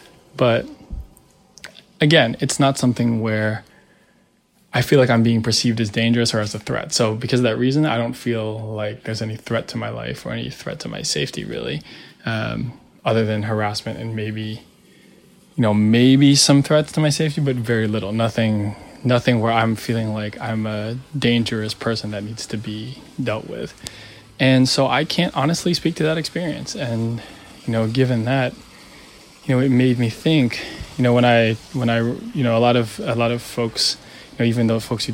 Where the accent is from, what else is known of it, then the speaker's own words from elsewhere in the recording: Philippines; I don't identify as Black or African American. I'm a Filipino man.